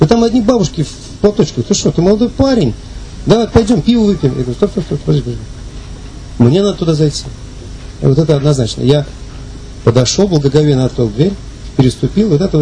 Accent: Moscow, Russia; Я сам родился и вырос в Москве.

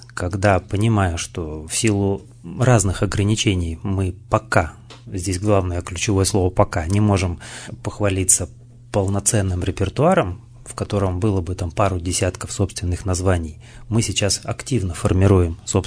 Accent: Novosibirsk, Novosibirsk Oblast, Russia; moved away; Я родом из Новосибирска, я сибиряк, не коренной уралец. На Урале я живу больше 11 лет, переехал до этого времени, родился и вырос в Новосибирске

